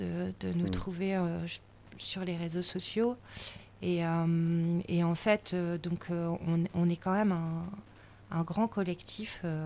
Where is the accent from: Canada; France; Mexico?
France; Marseille, Provence-Alpes-Côte d'Azur; Je viens du sud de la France, de Marseille.